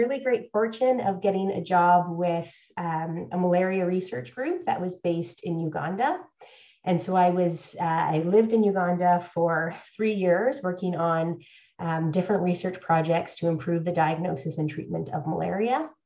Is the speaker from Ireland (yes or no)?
no; Hamilton, Ontario, Canada; So I was born and raised in Hamilton, and I couldn't wait to get out of Hamilton.